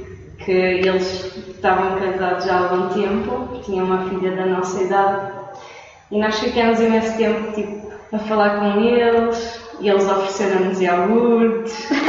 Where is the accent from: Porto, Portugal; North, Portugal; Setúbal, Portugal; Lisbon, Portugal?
Porto, Portugal; now in Beijing, China; sou do Porto, de Matinhos. Estou aqui em Pequim há 9 meses a estudar chinês.